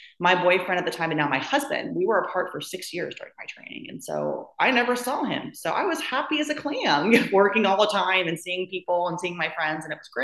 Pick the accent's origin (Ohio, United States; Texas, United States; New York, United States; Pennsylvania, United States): Texas, United States; Houston; came back to my hometown of Houston, where I have a lot of family and friends